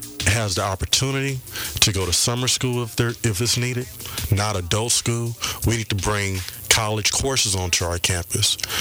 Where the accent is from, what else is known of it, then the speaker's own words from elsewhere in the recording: Compton, California, United States; I am a product of Compton. I was raised in Compton. I'm a child of Compton.